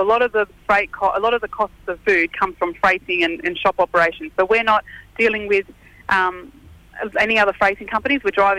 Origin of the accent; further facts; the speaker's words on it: Northern Territory, Australia; so basically, look, we grew up in the Territory